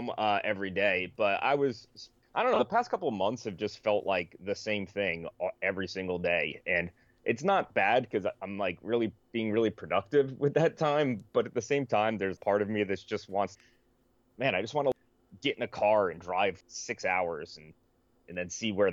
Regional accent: New Jersey, United States; I grew up in New Jersey. I'm gonna probably about 30 miles outside of the city, outside of New York. just to geographically place it. So like Northeast New Jersey.

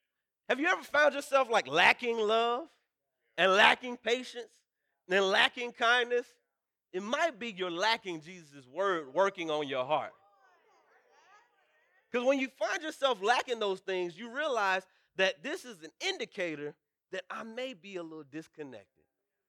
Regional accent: North Carolina, United States; I mean, I grew up in North Carolina in the country, but I didn't really like bugs like that.

